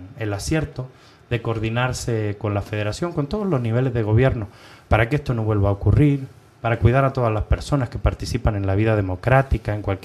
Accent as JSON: {"language": "Spanish", "country": "Spain", "said": "Por eso están en mi país, en España, la mayoría."}